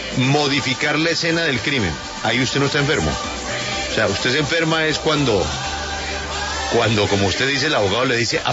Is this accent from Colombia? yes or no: yes; Colombia; que somos todos los colombianos, que no podemos creer lo que ha sucedido.